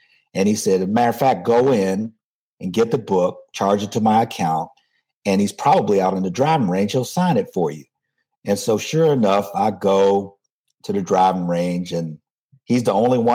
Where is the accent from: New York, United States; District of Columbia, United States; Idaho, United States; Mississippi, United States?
District of Columbia, United States; Washington; now in Houston, United States; I born and raised in Washington, D.C. I am an engineer by training, spent vast majority of my career in the chemical industry, which is what brought me to Houston, Texas. And I've been down here in Houston for 25 years.